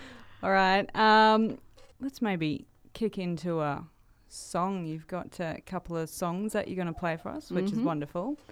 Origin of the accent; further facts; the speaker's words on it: Townsville, Queensland, Australia; born there; I was born in the Ipswich of North Queensland called Townsville, so, you know.